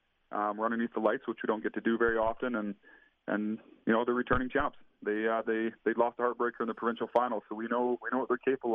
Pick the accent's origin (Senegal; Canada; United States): Canada; Moose Jaw, Saskatchewan; I grew up here in Moose Jaw. I played here.